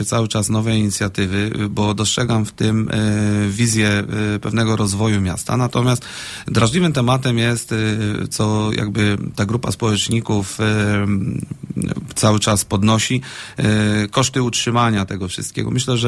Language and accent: Polish; Szczecin, West Pomeranian Voivodeship, Poland; Ale ja pochodzę ze Szczecina i nie ukrywam tego.